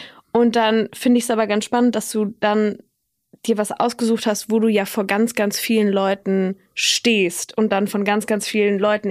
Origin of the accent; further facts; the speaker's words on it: Cologne, North Rhine-Westphalia, Germany; Ach, ich komme auch aus dem Rheinland.